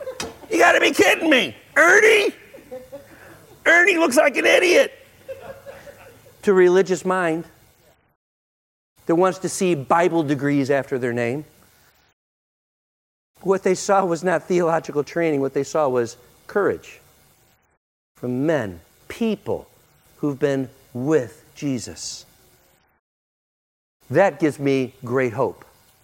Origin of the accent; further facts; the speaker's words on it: United States; 99% of my life has been spent in the West. And I'm an American.